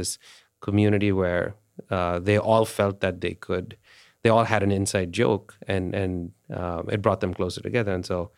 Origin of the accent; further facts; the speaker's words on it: India; So, you know, India, I grew up in India.